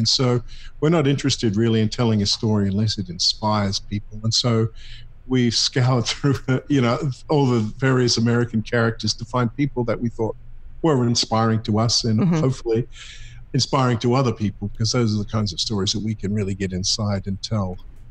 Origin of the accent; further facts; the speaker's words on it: New Zealand; I was born and raised in the Plymouth Brethren denomination in New Zealand